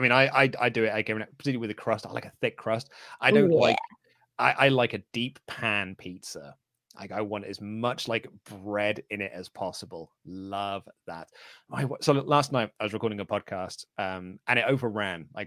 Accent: United Kingdom; maybe it's just because I'm British, I'm a brown sauce kind of guy.

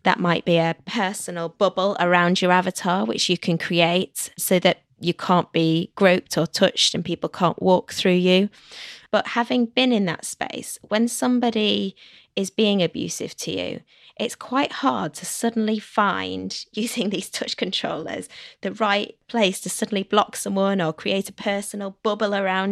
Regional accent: London, United Kingdom; From London.

